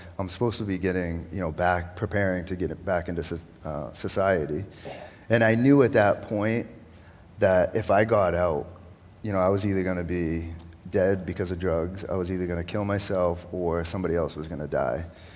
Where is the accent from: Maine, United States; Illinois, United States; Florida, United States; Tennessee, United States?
Maine, United States; Portland; I'm 41. I grew up right here in Portland, Maine.